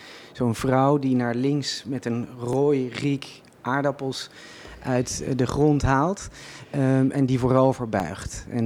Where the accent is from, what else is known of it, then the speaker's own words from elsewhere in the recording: Helvoort, North Brabant, Netherlands; born there; ik ben geboren in Helvoort, waar de familie tussen 1871 en 1875 heeft gewoond